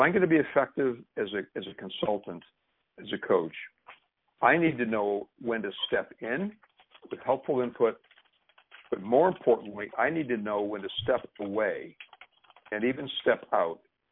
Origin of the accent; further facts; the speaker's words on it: United States; As an American kingdom person, to retreat, to withdraw.